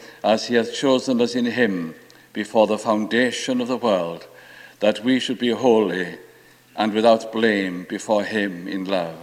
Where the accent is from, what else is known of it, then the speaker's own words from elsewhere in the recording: Wales, United Kingdom; I think it is apparent that I'm Welsh. I think you can tell that by now. I only have to open my mouth and people know where I'm from. Well, my background, now don't run away when I tell you, is Calvinistic Methodism.